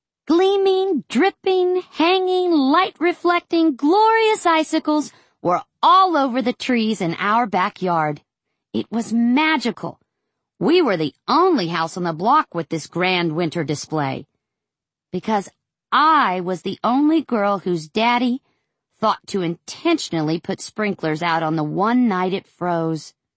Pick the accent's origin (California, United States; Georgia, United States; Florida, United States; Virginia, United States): Florida, United States; I grew up in Florida, which meant no snow ever.